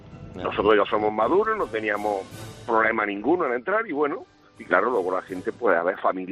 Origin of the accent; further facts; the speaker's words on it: Linares, Andalusia, Spain; Y bueno, yo soy de Linares, fuimos mi mujer y yo.